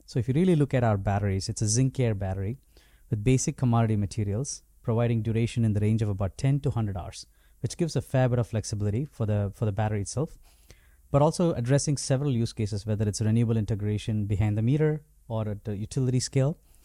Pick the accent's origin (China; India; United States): India; I'm originally from India, in case you can't tell.